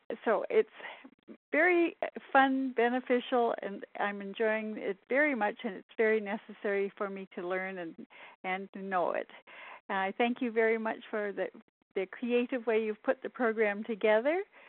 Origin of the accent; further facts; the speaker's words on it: Canada; from Canada, and I recently purchased a resort in Dominican Republic.